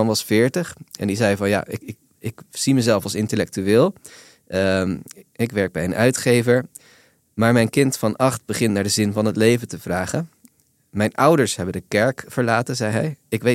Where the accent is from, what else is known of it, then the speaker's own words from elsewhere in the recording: Randstad, Netherlands; Ik kom uit de Randstad. Ik sta vaak voor randstedelingen.